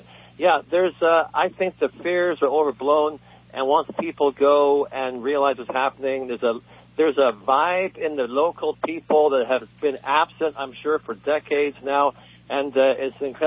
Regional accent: El Salvador; moved away; I moved away 27 years ago. I come back and visit. But this is the safest I have ever felt in my home country as now.

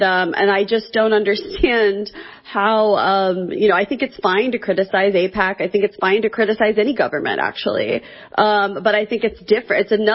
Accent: Missouri, United States; But I love Josh Hawley. We're both from Missouri.

